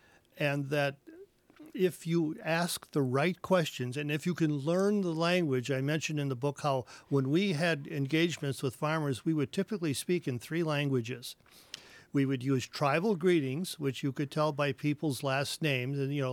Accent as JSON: {"language": "English", "town": "Rubicon", "region": "Wisconsin", "country": "United States", "said": "I'm just from Rubicon"}